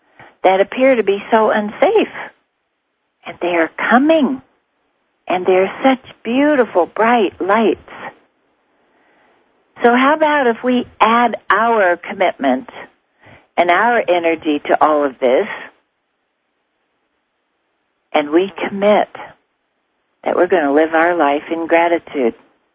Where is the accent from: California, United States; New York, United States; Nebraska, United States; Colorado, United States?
Colorado, United States; also born or lived in Wyoming; And I remember, because I grew up in Colorado and Wyoming with ranchers, and I remember that old saying of, make hay while the sun shines.